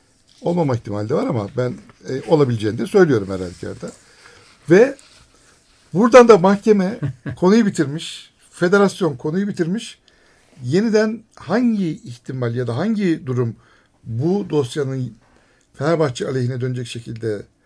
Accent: Black Sea Region, Turkey; Ben de Karadenizliyim ama ben tedavi oldum diyorum.

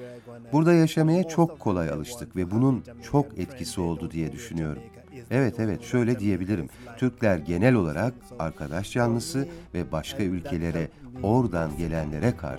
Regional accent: Jamaica; Turkish is a second language; hemen soruyorlar, "Nerelisin?" diye. "Jamaikalıyım" deyince şaşırıyorlar.

